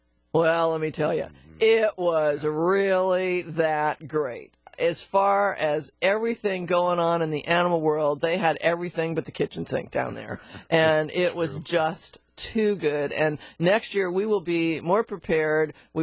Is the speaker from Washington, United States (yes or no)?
yes; Seattle, Washington, United States; I mean, for heaven's sakes, I grew up in Seattle, but it trashes my flowers.